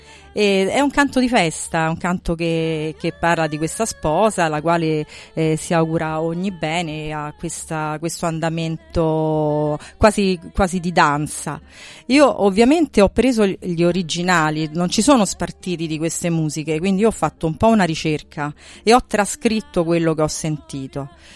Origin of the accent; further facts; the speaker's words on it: Rome, Lazio, Italy; born there; io sono nata a Roma